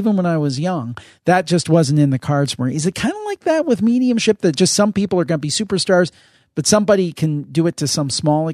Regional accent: Cleveland, Ohio, United States; I'm from Cleveland.

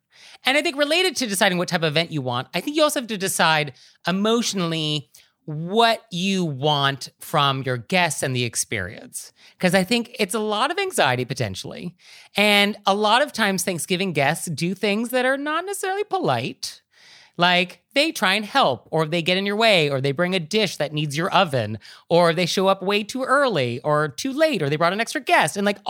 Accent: West Coast, United States; I'm from the West Coast. I live on the East Coast.

